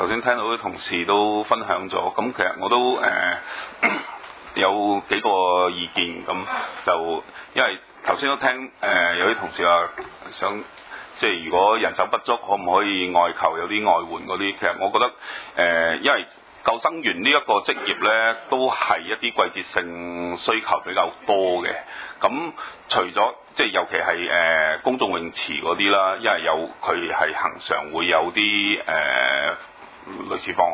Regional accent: Hong Kong; 我哋應該係重點考慮翻請翻我哋香港人

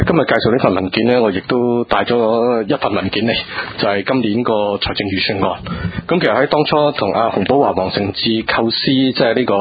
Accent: China; 有時候咧就未必係我哋中國人最重視嘅嘢

